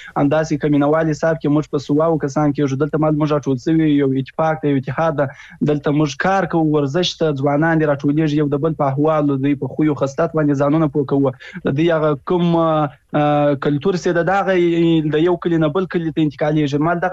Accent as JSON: {"language": "Pashto", "country": "Afghanistan", "said": "نو زه د یو افغان په حیث دغه ستونزې له تاسو سره شریکوم."}